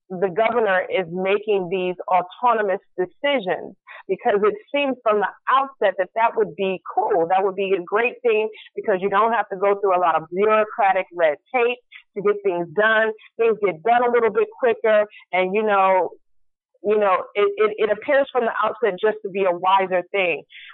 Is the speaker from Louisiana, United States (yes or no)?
no; Benton Harbor, Michigan, United States; I, as I've stated before, I grew up in Benton Harbor, Michigan. And if you do not know, Benton Harbor, Michigan was one of those small, predominantly black towns